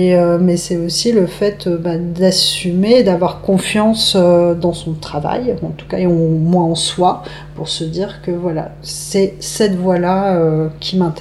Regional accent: Desvres, Hauts-de-France, France; j'ai grandi à Dèvres, qui est une ville de la faïence

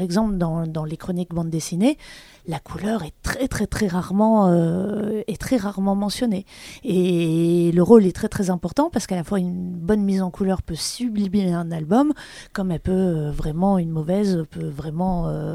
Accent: Belgium; En quelques mots, donc je suis belge

